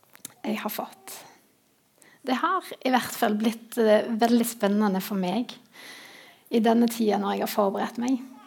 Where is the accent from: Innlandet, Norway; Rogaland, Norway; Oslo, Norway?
Rogaland, Norway; Sandnes; now in Sviland, Norway; Bor på Sviland. Jeg har vokst opp på Gandal, men som dere hører fra dialekten, så er jeg ikke en ren gandalitt. Jeg har sterke røtter i Nordheimsund.